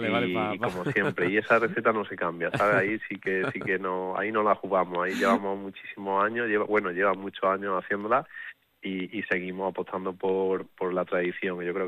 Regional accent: Córdoba, Andalusia, Spain; llevando mi tierra por bandera, ¿no? Que una tierra como Córdoba tan bonita, pues bueno, pues cada vez que sale dice, ¿usted es de Córdoba? Sí, soy de Córdoba

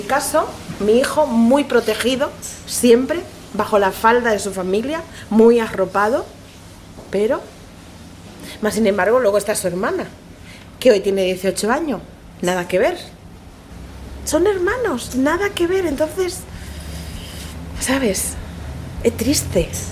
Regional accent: Dominican Republic; now in Spain; Yo soy de la República Dominicana. Llevo aquí casi 40 años. Más bien soy de aquí, no de allí.

